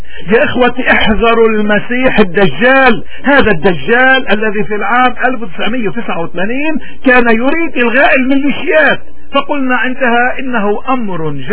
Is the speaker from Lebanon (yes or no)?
yes; Lebanon; وهم كثر في بلدنا لبنان